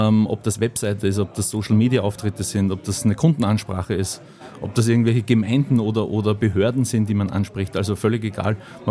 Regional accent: Austria; ich komme aus Österreich

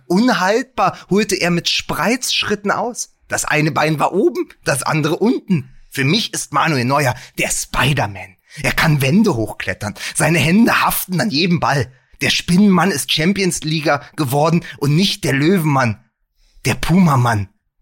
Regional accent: Berlin, Germany; ich bin als Berliner mit dem ICE mehrfach ins Ruhrgebiet gefahren

